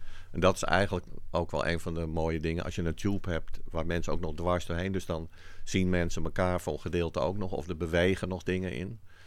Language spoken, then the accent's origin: Dutch; Amsterdam, North Holland, Netherlands; Ik groeide op in Amsterdam-West. En Amsterdam-West was toen best wel een interessant buurtje, om het zo maar te zeggen. Er gebeurde veel. En veel verschillende culturen.